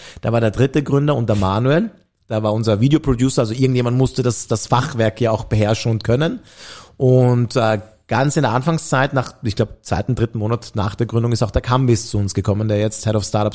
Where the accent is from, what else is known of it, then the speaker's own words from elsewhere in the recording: Vienna, Austria; also wir sind beide in Simmering aufgewachsen